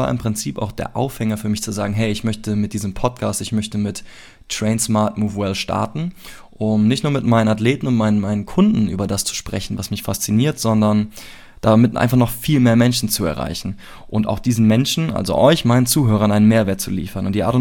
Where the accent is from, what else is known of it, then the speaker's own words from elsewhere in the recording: Cologne, North Rhine-Westphalia, Germany; ich komme aus Köln.